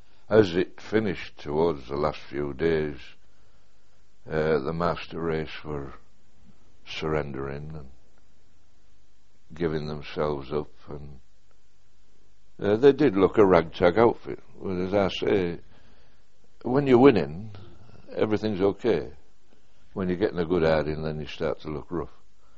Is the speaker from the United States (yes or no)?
no; United Kingdom; They knew which side was best to be on, not because we're English or British.